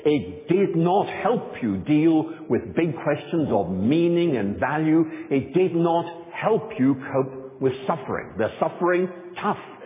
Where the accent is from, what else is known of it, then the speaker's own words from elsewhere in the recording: Belfast, Northern Ireland, United Kingdom; I was growing up in Belfast, the capital city of Northern Ireland. And back in the late 1960s when I was growing up